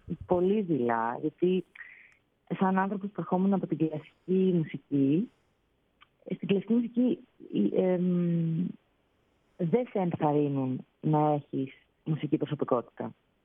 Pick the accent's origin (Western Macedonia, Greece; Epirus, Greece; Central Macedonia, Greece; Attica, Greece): Attica, Greece; Athens; born there; Ναι, γεννήθηκα στην Αθήνα.